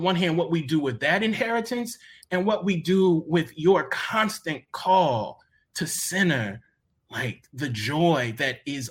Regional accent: Deep South, United States; And I think if you are blessed with the inheritances that we are coming from the Deep South, I think sometimes we do know what the consequences will be.

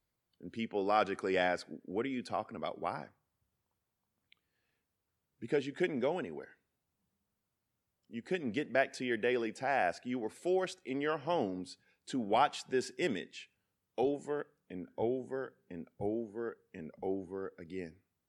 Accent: Denmark, South Carolina, United States; Well, I'm from Denmark, South Carolina. What does that mean? That means I grew up in a food desert

